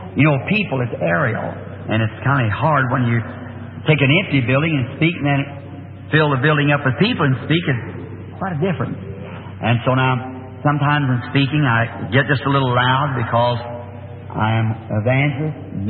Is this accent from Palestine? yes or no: no; Ireland; And I have Episcopalian, Presbyterian, formerly background Catholic in my family. I'm Irishman.